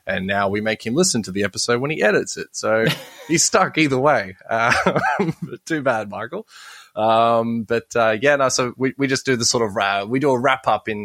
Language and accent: English; Baulkham Hills, New South Wales, Australia; born there; And then years later, I found out I was born in Baulkham Hills. So technically, I'm a Parramatta boy.